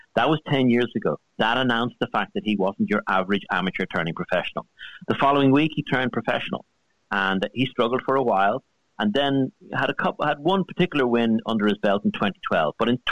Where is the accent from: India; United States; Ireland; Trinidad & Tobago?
Ireland; Obviously, being Irish, we noticed it.